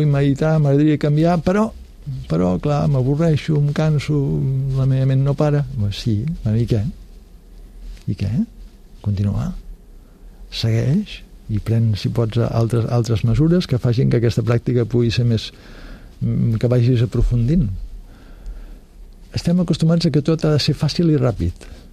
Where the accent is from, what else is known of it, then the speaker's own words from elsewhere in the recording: Catalonia, Spain; born there; puc dir doncs, que sóc nascut a Catalunya, que he estat a Índia